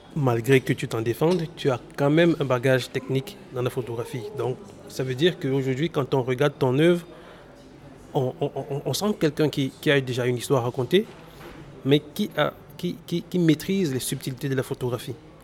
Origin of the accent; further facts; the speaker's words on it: Cameroon; chez nous au Cameroun, quand tu dégaines un appareil photo, tu mets les gens mal à l'aise.